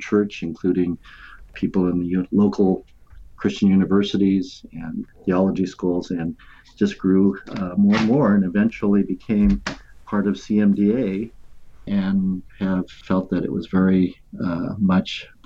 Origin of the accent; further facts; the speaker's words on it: California, United States; I was raised in Southern California, had a grandmother who took care of me while my parents were at work.